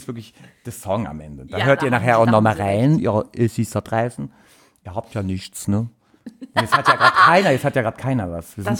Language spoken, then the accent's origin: German; Delmenhorst, Lower Saxony, Germany; ein Hochwasser in Delmenhorst, wo ich herkomme.